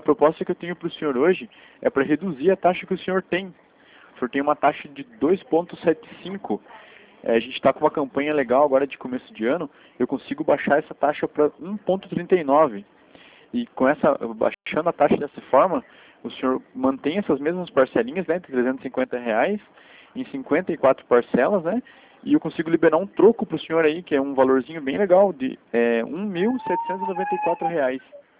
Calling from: Guarapuava, Paraná, Brazil; Eu sou aqui de Guarapuava mesmo.

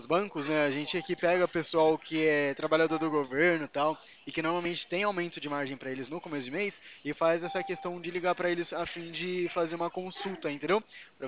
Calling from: Itu, São Paulo, Brazil; Da onde eu falo daqui de Itu.

